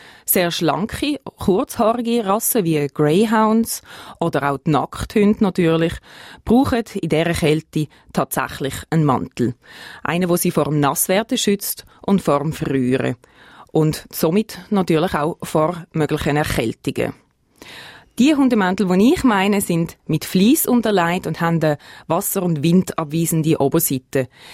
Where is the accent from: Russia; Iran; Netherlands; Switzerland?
Switzerland; Bei uns in der Schweiz ist das, man kann vielleicht sagen, zum Glück ein bisschen weniger bekannt.